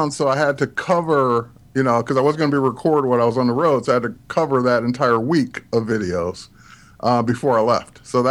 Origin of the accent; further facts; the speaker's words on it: Detroit, Michigan, United States; I grew up in Detroit, and once I turned 21, 22, I moved out to the suburbs of Detroit. So Southfield, Troy, Detroit.